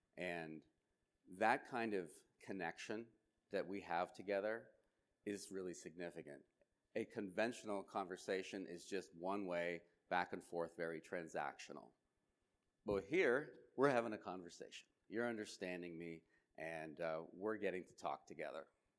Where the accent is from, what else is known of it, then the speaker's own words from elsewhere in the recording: Boston, Massachusetts, United States; One of the things that I could share is that I grew up in Boston.